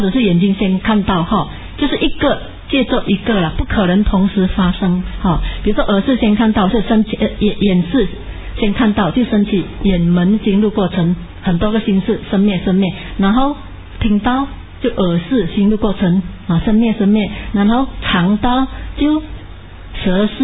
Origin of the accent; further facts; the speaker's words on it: Malaysia; 我是马来西亚人嘛，我们马来文也是叫 Bumi